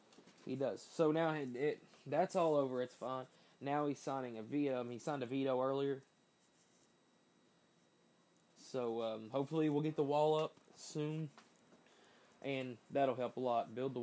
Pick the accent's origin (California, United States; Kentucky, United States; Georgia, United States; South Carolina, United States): Kentucky, United States; because I'm from Kentucky and Rand Paul voted against the national emergency.